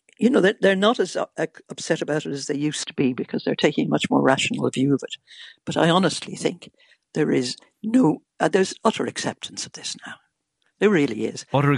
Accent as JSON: {"language": "English", "country": "Ireland", "moved": "as an adult", "lives_now": "United Kingdom", "said": "because I am Irish. I feel very British too. But in the end, I live in Britain. I've lived here for 50 years"}